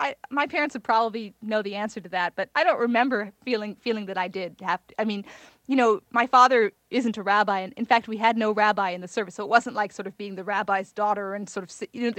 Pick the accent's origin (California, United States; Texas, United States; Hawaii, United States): Hawaii, United States; When I was a small child growing up in Hawaii, my parents our whole family used to go in the summers to upstate New York, where my mother's family had a house.